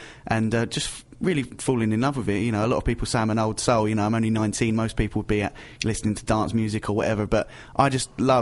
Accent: London, United Kingdom; Yeah, I'm from East London.

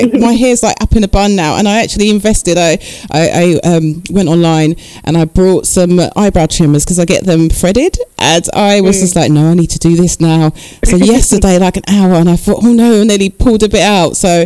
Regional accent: London, United Kingdom; born there; Yes, and I was born in East London as well, so yeah, join the club. Wolfen Forest, actually.

